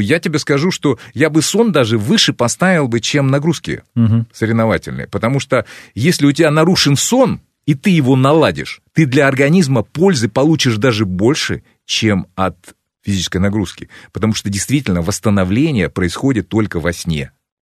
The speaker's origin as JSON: {"language": "Russian", "country": "Russia", "tie": "born or raised there", "said": "я вырос в России"}